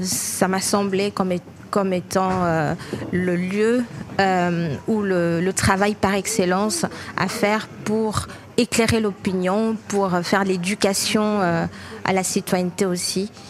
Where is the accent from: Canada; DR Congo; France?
DR Congo; Kinshasa; Alors, je suis congolaise, née à Kinshasa surtout, j'adore ma ville. Donc, quinoise pur jus